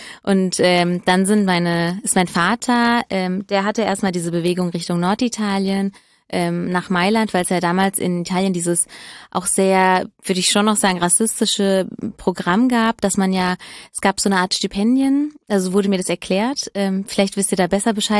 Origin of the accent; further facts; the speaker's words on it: Hesse, Germany; Genau, ich bin halt in der Nähe von Frankfurt groß geworden.